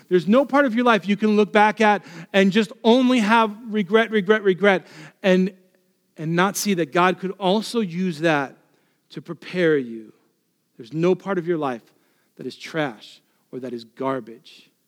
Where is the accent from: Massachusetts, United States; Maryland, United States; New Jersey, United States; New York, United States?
New York, United States; New York City; born there; So that's why I was born in New York City.